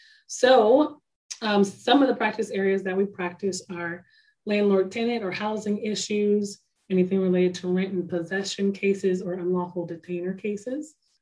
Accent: Washington, District of Columbia, United States; now in Kansas City, United States; So I'm actually from Washington, D.C., but I was born here in Kansas City and moved to D.C. when I was about 12 years old.

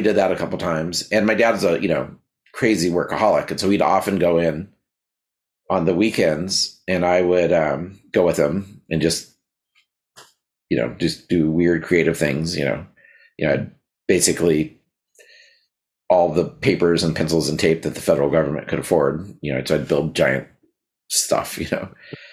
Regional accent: Logan, Utah, United States; born there; So I was born in Utah, Logan, Utah. It's like a college town in Utah. I imagine lots of Mormons, though we weren't Mormon.

